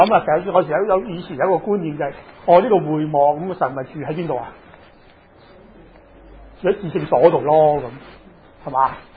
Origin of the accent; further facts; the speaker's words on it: Chaozhou, Guangdong, China; 我哋潮州人系咁噶，你知道我哋潮州人就咁样嘅，好高嘅楼顶一层屋